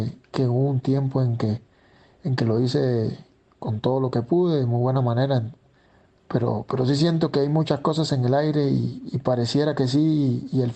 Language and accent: Spanish; Cuba; al final nosotros todos somos cubanos y al final salimos de un mismo lugar